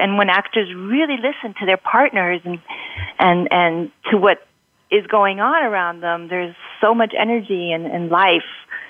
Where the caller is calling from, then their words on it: Munich, Bavaria, Germany; I'm calling in from Munich in Germany.